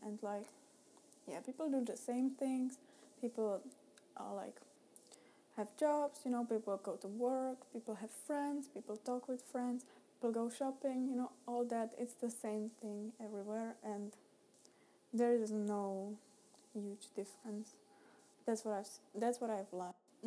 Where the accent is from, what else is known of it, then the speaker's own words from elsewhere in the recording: Prague, Czechia; So if I tell them I am from Prague, they would most probably understand more than when I tell them I'm from Czech Republic.